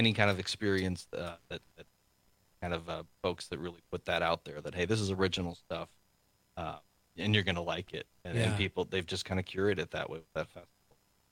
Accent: Mineral Point, Wisconsin, United States; Well, I mean, Mineral Point Opera House is my hometown.

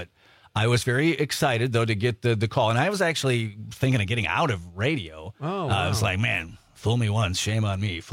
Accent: Greenville, Wisconsin, United States; this would have been in Appleton, so I grew up over in Greenville.

